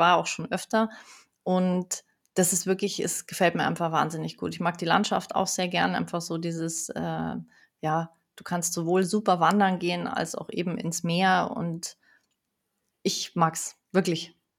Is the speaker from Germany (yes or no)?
yes; Munich, Bavaria, Germany; Ich bin eben in München geboren und aufgewachsen und mit der Familie dann in den Bayerischen Wald gezogen.